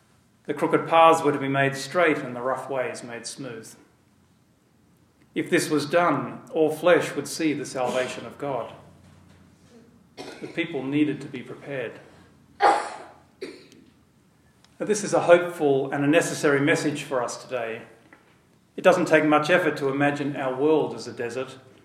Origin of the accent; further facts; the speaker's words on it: Australia; In my home country of Australia, there is vast deserts.